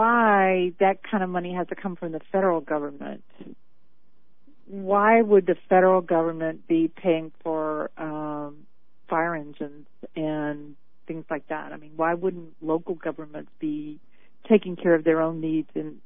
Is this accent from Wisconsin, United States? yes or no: no; Louisiana, United States; I come from Louisiana and was on a bus one day waiting for it to take off